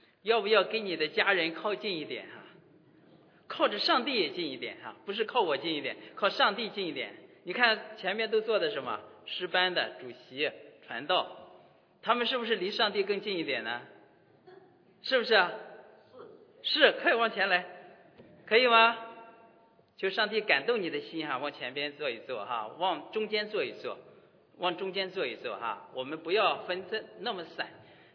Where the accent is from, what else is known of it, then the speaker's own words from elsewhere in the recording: China; 其实我们中国人很迷信的，我们很迷信。